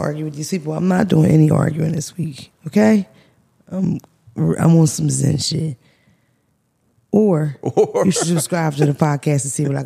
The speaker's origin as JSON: {"language": "English", "town": "Philadelphia", "region": "Pennsylvania", "country": "United States", "said": "Plus, I'm from Philly. Everybody raps in Philly."}